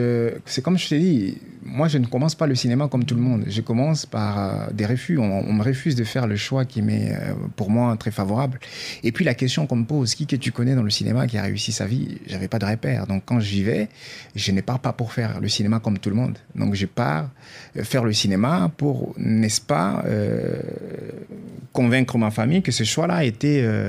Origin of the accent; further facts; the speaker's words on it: Kalemie, Tanganyika, DR Congo; parce que moi, je viens de Calémie. On était des enfants privés de rêves.